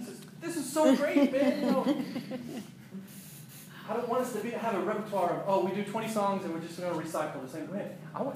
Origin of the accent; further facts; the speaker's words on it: Atlanta, Georgia, United States; I grew up in Atlanta, Georgia, one of the most religious places.